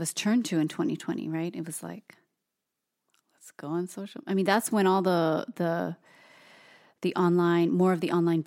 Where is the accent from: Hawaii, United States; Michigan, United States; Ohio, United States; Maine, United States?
Hawaii, United States; And both Toast and I, being born and raised in Hawaii, it's like, okay, I know this one, I know this one, I know this one and this one.